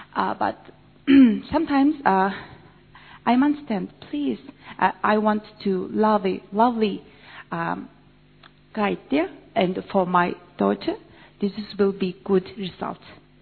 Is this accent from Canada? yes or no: no; Mongolia; English is a second language; I'm from Mongolia, a little bit in English.